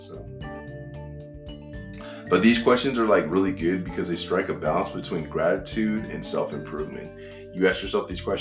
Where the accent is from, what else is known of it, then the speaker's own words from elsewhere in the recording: Maryland, United States; this I can relate to back growing up in Maryland.